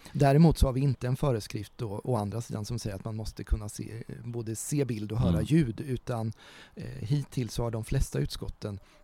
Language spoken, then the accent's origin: Swedish; Ödeshög, Östergötland, Sweden; also born or lived in Stockholm / Motala; now in Norrköping, Sweden; Jag är uppvuxen i Ödeshög, har gått på gymnasiet i Mjölby, bott många år i Motala, jobbat och pluggat i Linköping, och nu bor jag då i Norrköping. Så jag har försökt täcka in länet lite från väster mot öster.